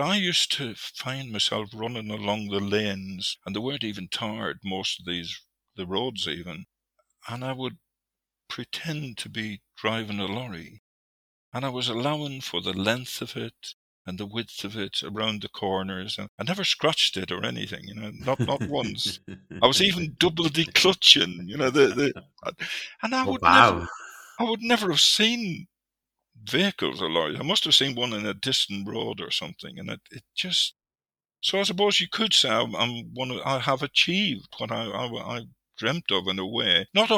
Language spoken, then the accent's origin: English; Northern Ireland, United Kingdom; I was brought up in County Tyrone in the mountains in Ireland, and without electricity, no water or television or telephone or anything like that.